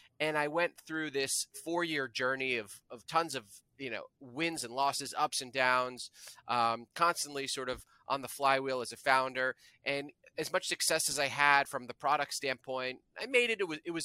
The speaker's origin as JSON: {"language": "English", "town": "New York City", "region": "New York", "country": "United States", "tie": "born or raised there", "said": "I grew up in New York City."}